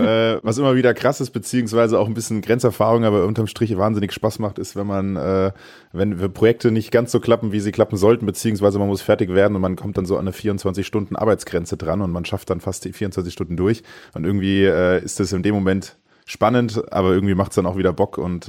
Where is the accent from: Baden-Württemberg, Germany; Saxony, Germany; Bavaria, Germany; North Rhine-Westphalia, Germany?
Bavaria, Germany; bei uns in Bayern